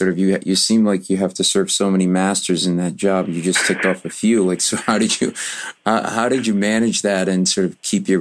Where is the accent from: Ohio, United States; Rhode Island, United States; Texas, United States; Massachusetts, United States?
Rhode Island, United States; you know, my wife and I grew up in Rhode Island, up in New England.